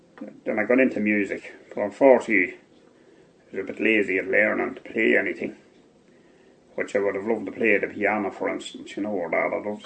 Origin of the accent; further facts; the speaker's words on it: Ireland; At first, being Irish, I was being treated a wee bit, you know. They thought we were all in the IRA, like every Irishman was in the IRA.